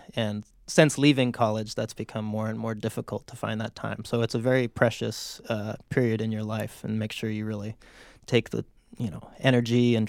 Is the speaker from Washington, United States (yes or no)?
yes; Seattle, Washington, United States; already being established and from Seattle. This is my hometown